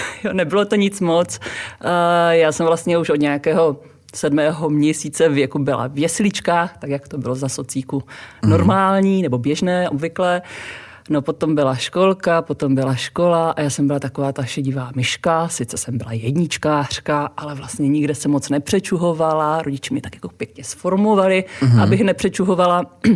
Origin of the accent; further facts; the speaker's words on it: Otice, Moravian-Silesian Region, Czechia; dětství jsem prožila v Oticích, což je taková menší vesnice, kousíček od Opavy, takže tam já jsem prožila celé dětství, potom i pubertu a vlastně takový ten tu první část dospělosti